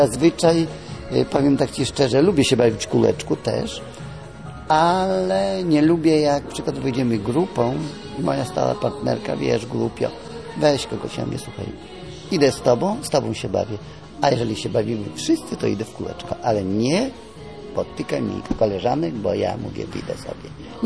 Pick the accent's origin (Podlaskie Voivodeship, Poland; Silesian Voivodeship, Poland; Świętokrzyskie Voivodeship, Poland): Podlaskie Voivodeship, Poland; born there; Się urodziłem na wsi, na Podlasiu.